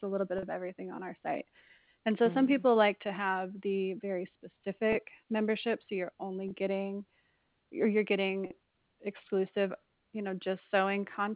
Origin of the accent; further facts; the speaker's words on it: Arizona, United States; My accent is a little bit different because I grew up on the West Coast in Arizona